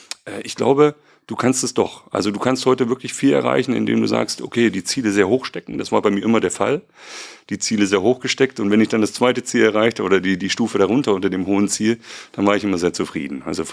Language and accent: German; Leipzig, Saxony, Germany; born there; also born or lived in Hamm; ich bin geboren in Leipzig. Ja, komme also aus einem ganz standardmäßigen Haushalt, Handwerker, mein Vater ist Handwerker, meine Mutter, Familie, wir haben gelebt in Leipzig, sind dann letztendlich hier nach Hamm gezogen